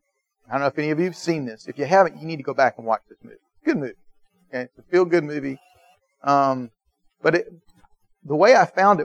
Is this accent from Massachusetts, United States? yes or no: no; Atlanta, Georgia, United States; now in Savannah, United States; I thought it was bad when I grew up in Atlanta.